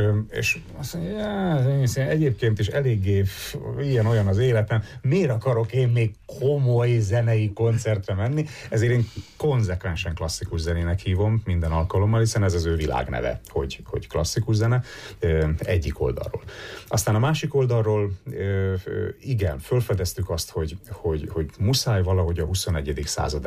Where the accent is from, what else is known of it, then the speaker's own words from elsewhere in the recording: Hungary; Nekem magyarként ez nagy lecke volt oda át.